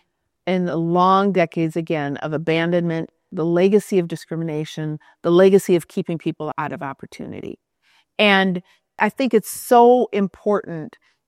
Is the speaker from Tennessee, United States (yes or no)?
no; Minnesota, United States; But I'm from the middle of the country. I'm from Minnesota.